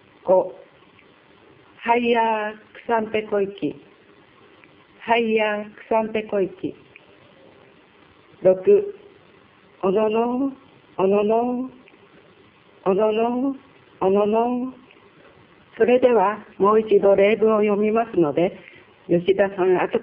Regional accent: Shiranuka, Hokkaido, Japan; 今週も私の地元白ぬか町生活館からお送りいたします。

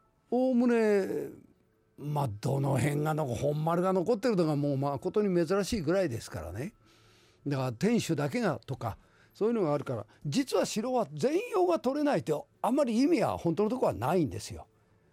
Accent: Osaka, Japan; 私の生まれ育ちここにもいらっしゃるけど、何はのシンボルの大阪城っていうのは

